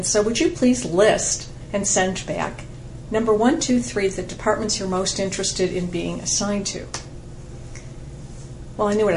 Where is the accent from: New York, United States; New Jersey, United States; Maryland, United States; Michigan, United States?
Michigan, United States; Detroit; Yes, I grew up in Detroit back when it was a boom town and the auto industry was thriving, and went through Detroit Public Schools before leaving for college.